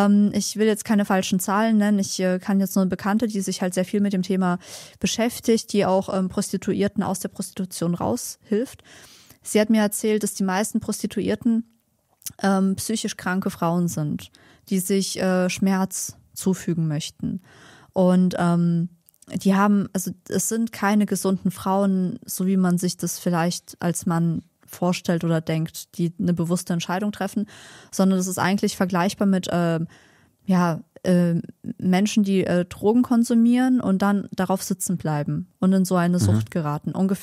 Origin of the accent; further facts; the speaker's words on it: Berlin, Germany; Berlinerin.